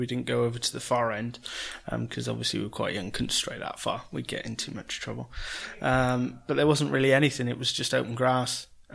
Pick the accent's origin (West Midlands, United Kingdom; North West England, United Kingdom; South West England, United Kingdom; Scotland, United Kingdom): South West England, United Kingdom; Gloucester; My family's originally from Treadworth and Barton, but I originally come from Longlevens, although I now live in Barton.